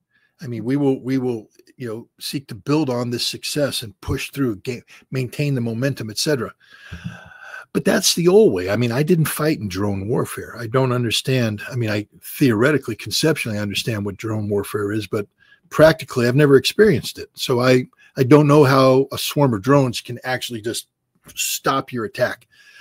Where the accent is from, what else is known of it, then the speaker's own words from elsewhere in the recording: United States; I'm an American. I'm proud of being an American.